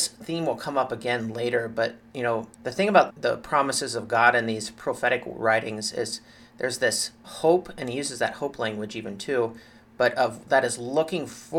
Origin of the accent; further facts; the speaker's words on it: Ohio, United States; I'm from Central Ohio is where I grew up, but some of my family's from Southern Ohio. And so then that, I have that little bit of an accent that comes through every so often.